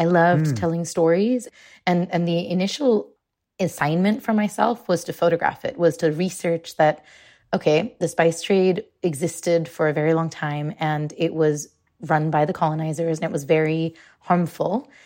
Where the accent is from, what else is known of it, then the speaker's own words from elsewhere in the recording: Mumbai, Maharashtra, India; and you know, I grew up in Mumbai